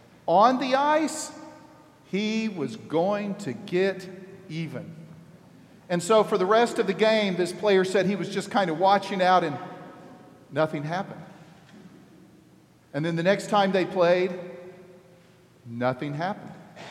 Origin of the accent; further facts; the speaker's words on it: Southern US, United States; but I'm from the South. We don't care about hockey.